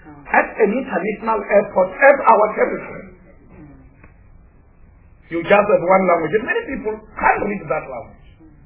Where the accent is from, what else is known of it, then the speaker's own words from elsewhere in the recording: South Africa; first language Venda; English is a second language; The Venda, my mother tongue, is not there. It's not there.